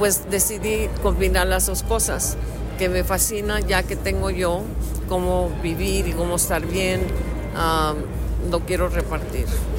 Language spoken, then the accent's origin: Spanish; Sonora, Mexico; born there; Mi mamá era muy taurina y pues yo crecí en... Yo nací en Sonora